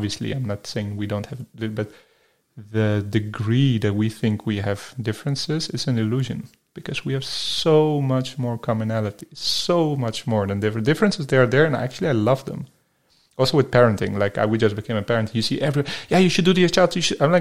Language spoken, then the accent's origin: English; Berlin, Germany; I'm from Berlin. I lay there, I close my eyes, and then I visualize Berlin.